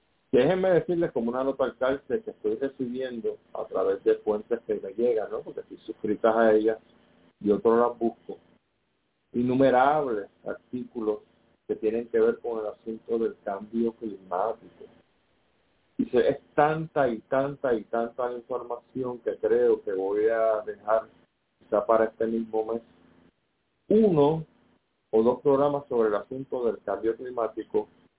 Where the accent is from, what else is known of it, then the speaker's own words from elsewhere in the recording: Puerto Rico; le competen a ustedes como buenos puertorriqueños para la supervivencia suya, de su familia y, por supuesto, de nuestra nación